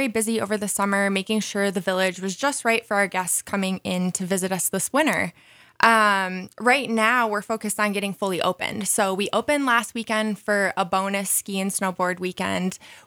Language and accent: English; Wisconsin, United States; moved away; I'm also originally from Wisconsin, so I know exactly what you're talking about.